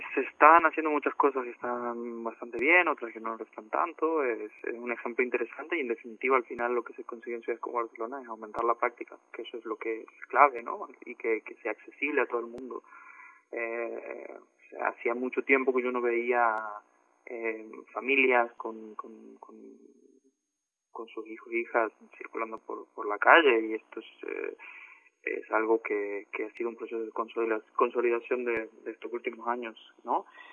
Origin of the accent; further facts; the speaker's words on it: Argentina; accent: Argentine; now in Spain; por mi acento, como habrás descubierto, soy argentino, pero llevo viviendo en Cataluña como 20 años. Y cuando me volví a Argentina en 2015, estuve viviendo un año allí